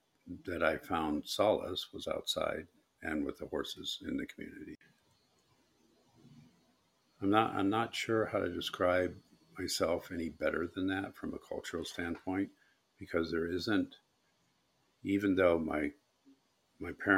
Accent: Ohio, United States; I grew up in Northeast Ohio.

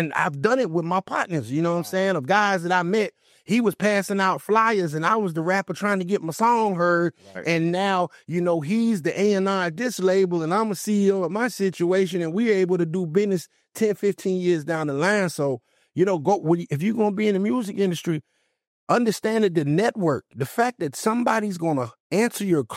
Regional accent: McKinney, Virginia, United States; also born or lived in Fort Knox, Kentucky; We left like a couple of weeks after I was born, went to Virginia. So I'm from Virginia. I'm from a small town called Dinwiddie.

